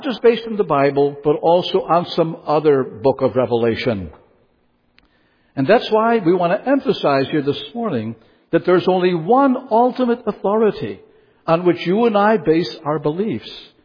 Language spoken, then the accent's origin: English; Palmyra, New York, United States; which is held every summer near my hometown of Palmyra